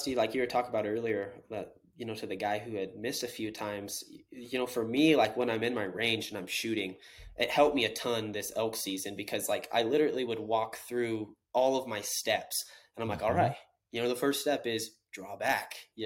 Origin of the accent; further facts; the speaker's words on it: Washington, United States; I didn't grow up fly fishing growing up in Western Washington.